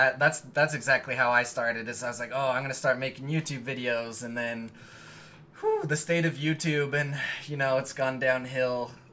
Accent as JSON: {"language": "English", "country": "United States", "said": "All right, I'm just going to say UK because I'm American and I'm ignorant like that."}